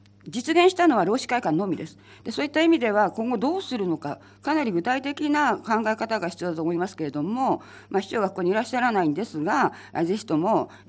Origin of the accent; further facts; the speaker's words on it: Shinmachi, Gunma, Japan; 高崎市と私の地元新町が合併して20年経ちました。